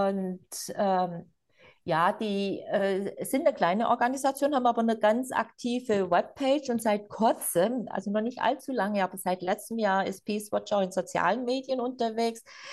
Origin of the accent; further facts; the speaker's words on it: Southern Germany, Germany; der hat zum Beispiel mich als Süddeutsche besser verstanden als die Schweizerdeutschen.